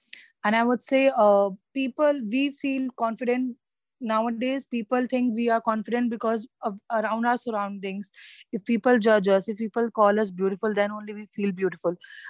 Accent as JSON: {"language": "English", "region": "Delhi", "country": "India", "lives_now": "Mumbai, India", "said": "I was in Delhi. I'm from Delhi, but I've shifted to Bombay now for work."}